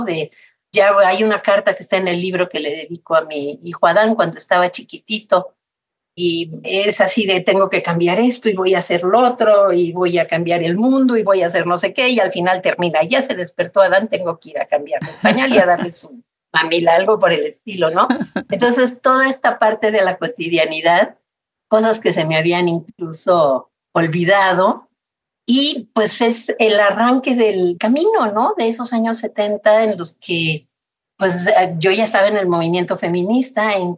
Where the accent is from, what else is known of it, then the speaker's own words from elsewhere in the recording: Mexico City, Mexico; para cuando yo nací vivíamos en el Pedregal, y siempre digo que era niña popis del Pedregal, o como fifí, como se diría hoy en México